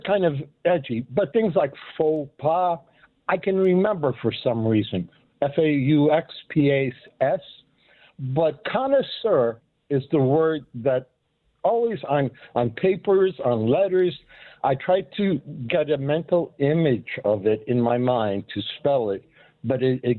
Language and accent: English; Rochester, New York, United States; It's my link back to my hometown.